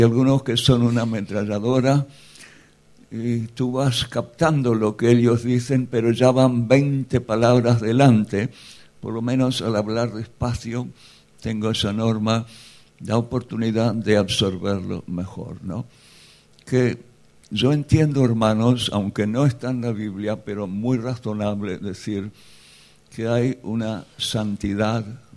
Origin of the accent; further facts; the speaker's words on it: Spain; Soy español, española, aquí no hay ningún